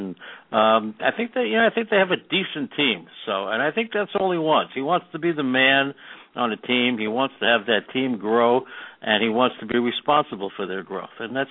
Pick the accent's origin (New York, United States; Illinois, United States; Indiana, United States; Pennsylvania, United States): New York, United States; New York City; I'm from New York, home of the New York Knickerbockers